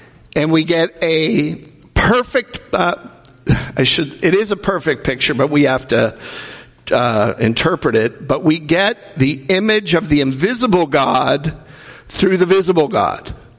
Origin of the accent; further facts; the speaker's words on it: the North, United States; I'm a Northerner, always have been a Northerner, but I like y'all.